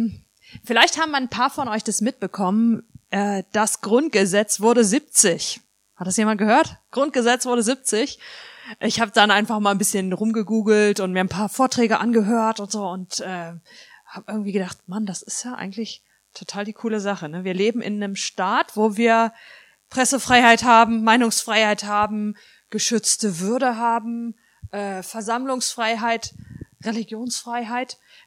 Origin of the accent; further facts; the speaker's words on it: Gifhorn, Lower Saxony, Germany; Ich komme aus Gifhorn.